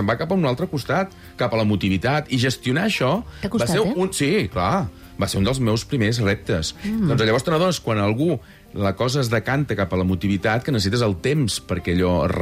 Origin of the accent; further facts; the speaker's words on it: Sant Feliu de Buixalleu, Catalonia, Spain; a casa meva, Sant Feliu de Buixalleu